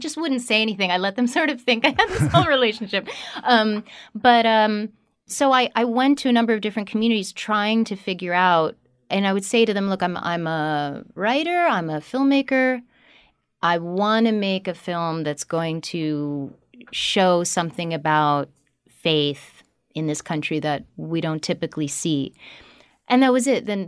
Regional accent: New York City, New York, United States; In New York City, in Manhattan.

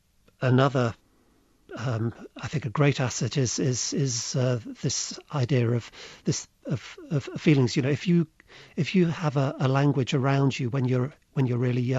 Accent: Poland; first language Polish; English is a second language; I speak from my own experience in recovering, not a foreign language, but my first language, which is Polish

